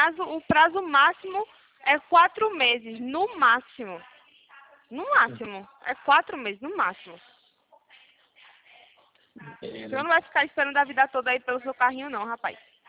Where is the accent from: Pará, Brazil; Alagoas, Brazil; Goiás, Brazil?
Alagoas, Brazil; Maceió; now in Campinas, Brazil; Eu tô morando aqui em São Paulo, né? Aqui em Campinas eu estou morando, mas eu sou natural de Alagoas, Maceió, eu sou.